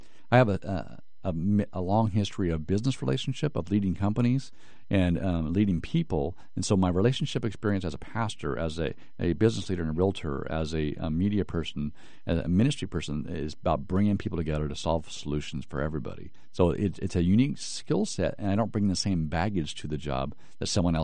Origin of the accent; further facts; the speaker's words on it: Washington, United States; I grew up in Eastern Washington, have exposure in Seattle and across different things.